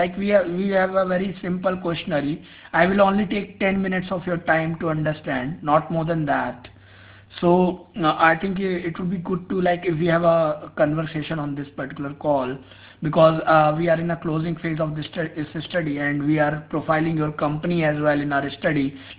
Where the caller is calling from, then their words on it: India; calling from India.